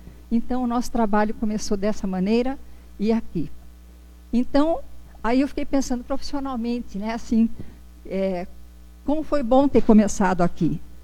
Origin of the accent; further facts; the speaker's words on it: Piedade, São Paulo, Brazil; De Piedade, nós somos de Piedade.